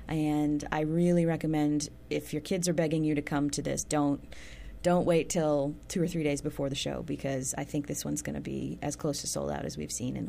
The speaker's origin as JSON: {"language": "English", "region": "Northeast", "country": "United States", "tie": "born or raised there", "said": "growing up in the Northeast, especially at small colleges in the Northeast, a cappella is a big deal."}